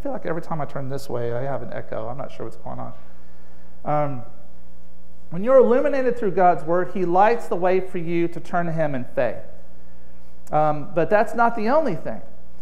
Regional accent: Southern US, United States; I grew up down in the South, and we were holy rollers down there. So I'm not sure what you call it up here.

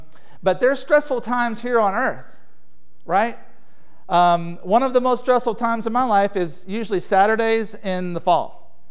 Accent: Alabama, United States; I'm from Alabama, by the way. Graduated from Alabama.

